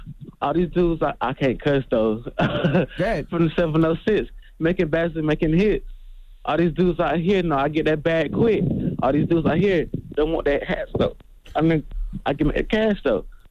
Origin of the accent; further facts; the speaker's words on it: Georgia, United States; I'm from Georgia.